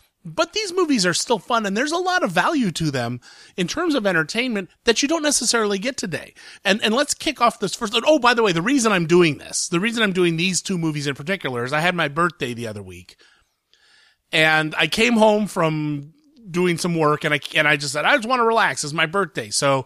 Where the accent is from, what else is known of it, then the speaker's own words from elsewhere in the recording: Columbus, Ohio, United States; I grew up in Columbus, Ohio.